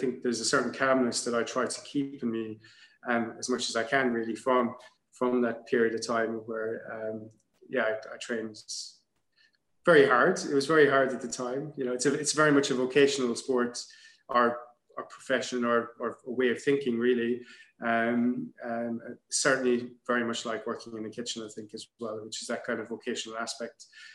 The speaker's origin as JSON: {"language": "English", "region": "Munster", "country": "Ireland", "tie": "born or raised there", "said": "growing up in Kerry, where football is a very important part of a young child's upbringing."}